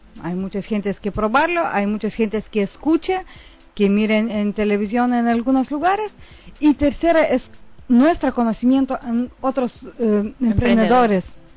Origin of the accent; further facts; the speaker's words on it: Lithuania; Spanish is a second language; Nosotros venimos de Lituania, es pequeña país en Europa Europa Norte.